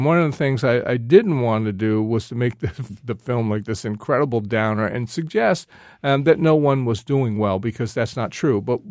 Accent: Montclair, New Jersey, United States; I grew up in Montclair, New Jersey, which is a very progressive town

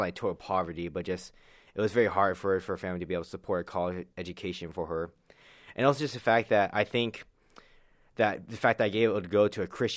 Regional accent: Glendale, Arizona, United States; also born or lived in Seoul, South Korea; I'm a sophomore at Concordia University, Irvine, and I'm from Glendale, Arizona. I was born in Seoul, South Korea on January 20th, 1993.

